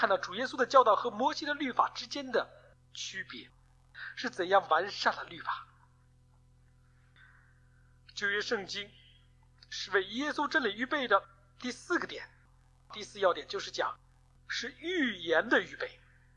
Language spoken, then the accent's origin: Chinese; China; 这个家谱方面呢，以色列人和我们中国人很相像很有共同的点，就是喜欢来记家谱